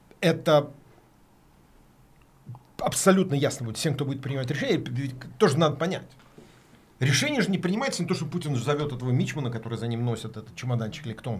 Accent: Russia; born there; Но мы родились в России, мы понимаем, что это значит.

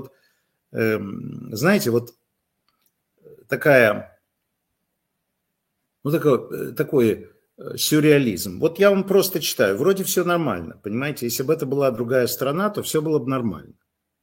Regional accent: Kyiv, Ukraine; Еще раз, как киевлянин, как человек, который здесь.

